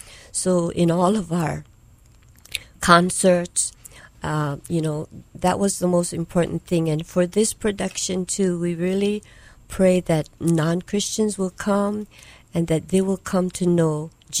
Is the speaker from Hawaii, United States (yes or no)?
yes; Waipahu, Hawaii, United States; English is a second language; also born or lived in Japan; because English is my second language. I'm born in Japan. Another language is Pidgin English, because I was raised in Waipahu